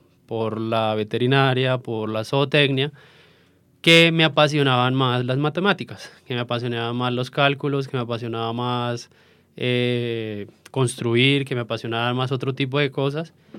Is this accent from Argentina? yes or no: no; Tocaima, Cundinamarca, Colombia; also born or lived in Bogotá; Nací en Bogotá, pero crecí en un pueblo cercano a Bogotá que se llama Tocaima. Bueno, ahí crecí, tuve mi infancia allí.